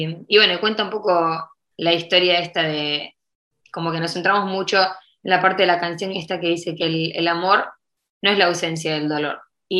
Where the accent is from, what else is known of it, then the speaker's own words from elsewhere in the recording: San Nicolás, Buenos Aires Province, Argentina; born there; el video lo grabamos en la ciudad en la que nacimos, en San Nicolás, y tiene distintas locaciones.